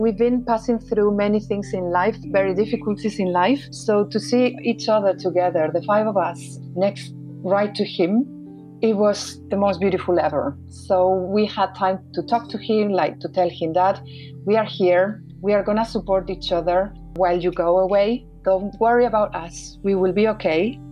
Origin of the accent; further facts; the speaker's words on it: León, Castile and León, Spain; English is a second language; we are from Spain, so my dad used to live in Marbella, which is at the south, but we are originally from the north, which is northwest from León